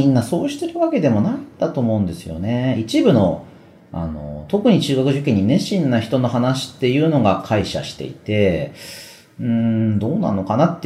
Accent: Narashino, Chiba, Japan; 僕出身は千葉県の習志野市ですけれども、それで受験をして東京の中学校に通うことになったんですけど、

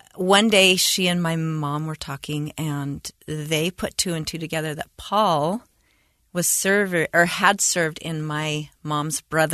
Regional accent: Bountiful, Utah, United States; But so I grew up in Utah. I grew up in Davis County, mainly. I'm the oldest of five children. I grew up in Bountiful, Utah, and had a great childhood.

